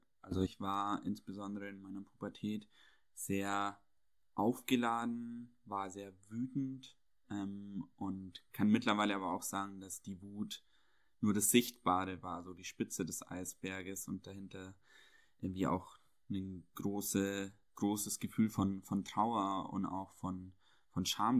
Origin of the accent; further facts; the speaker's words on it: Bavaria, Germany; also born or lived in Munich; Ich bin ja in Bayern auch groß geworden, habe dort eine sehr konservative Sozialisation erfahren und dann auch lange Zeit in München gelebt, dort eine Ausbildung gemacht und so, bis ich 23